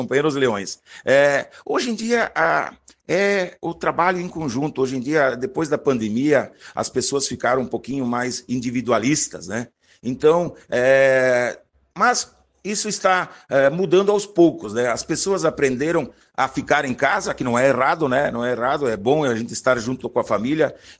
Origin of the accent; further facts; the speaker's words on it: Vacaria, Rio Grande do Sul, Brazil; now in Flores da Cunha, Brazil; Até porque Vacaria é minha terra natal. Então, hoje eu resido lá em Flores da Cunha, mas eu sou natural desta linda e magnífica cidade de Vacaria